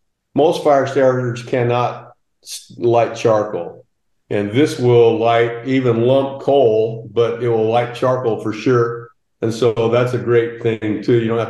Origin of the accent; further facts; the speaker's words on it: Idaho, United States; also born or lived in Oregon; And I grew up in Idaho and Eastern Oregon, and we always had, you know, big barrels of diesel or whatever.